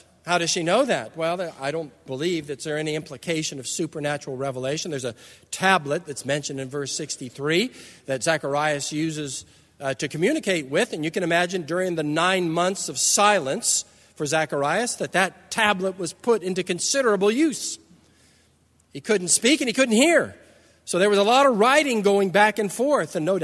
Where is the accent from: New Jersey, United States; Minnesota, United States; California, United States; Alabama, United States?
California, United States; I grew up in Southern California. It wasn't customary there at all.